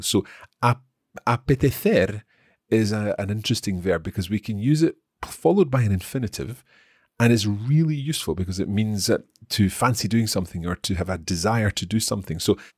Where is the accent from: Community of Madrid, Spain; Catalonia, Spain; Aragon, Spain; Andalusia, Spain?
Aragon, Spain; Okay, so given that we're both from Aragon